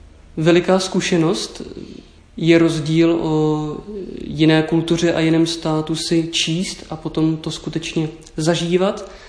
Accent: Havlíčkův Brod, Vysočina Region, Czechia; je 27 let. Studuji za českobudějovickou diecézi, ale pocházím z Vysočiny. Narodil jsem se v Havíčkově Brodě. Mnoho let jsem prožil na Vysočině

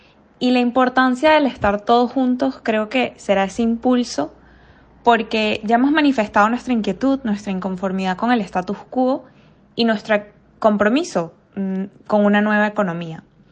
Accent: Venezuela; moved away as an adult; now in Madrid, Spain; soy venezolana y estudié economía y tengo un máster en relaciones internacionales. Y desde hace 8 años vivo en Madrid.

